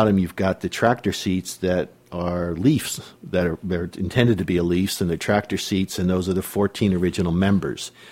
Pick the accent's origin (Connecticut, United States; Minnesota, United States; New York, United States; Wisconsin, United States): Connecticut, United States; now in Shuswap, Canada; I grew up in the East Coast of Connecticut, or not the East Coast, United States in Connecticut